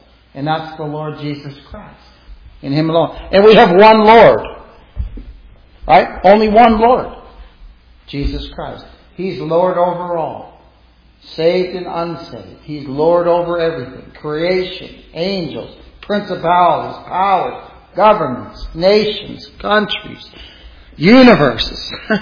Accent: Canada; I'm Canadian.

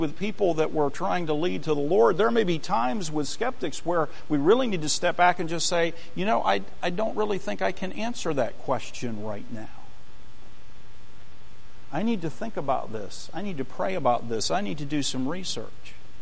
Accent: Pennsylvania, United States; I'm sorry, I'm from Western Pennsylvania. I'm a Steelers fan.

